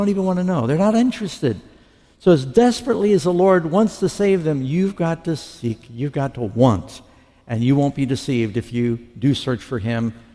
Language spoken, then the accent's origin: English; New York City, New York, United States; Because, y'all, I'm from New York City, and there's a lot of games out there, a lot of bamboozling, a lot of con artists.